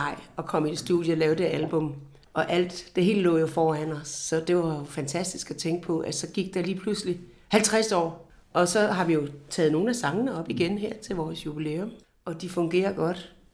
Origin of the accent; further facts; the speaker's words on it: Region of Southern Denmark, Denmark; vi er begge to fra Fyn